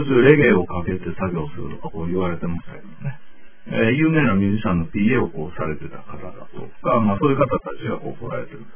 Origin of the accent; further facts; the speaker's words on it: Osaka, Japan; まあ、私は、大阪出身で、淡路島というのは、ね、非常にこう身近な存在だったんですが